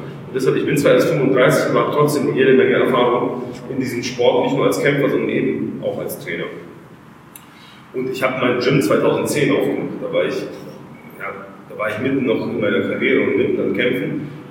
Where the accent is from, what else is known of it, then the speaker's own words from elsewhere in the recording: Balingen, Baden-Württemberg, Germany; wir kommen hier aus Balingen, du aus Albstadt, aber es ist eine sehr ländliche Region